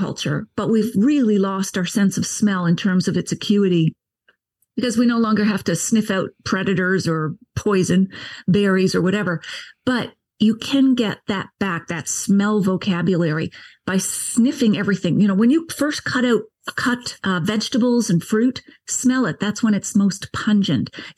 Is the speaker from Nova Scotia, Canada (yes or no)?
yes; Nova Scotia, Canada; I grew up on the East Coast, Nova Scotia, and it was beer and whiskey on the table.